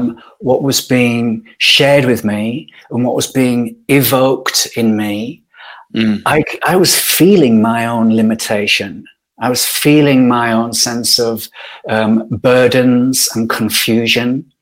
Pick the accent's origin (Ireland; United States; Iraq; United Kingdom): United Kingdom; Yorkshire and the Humber; So I grew up in Yorkshire in Northern England. In the 1970s, I was growing up.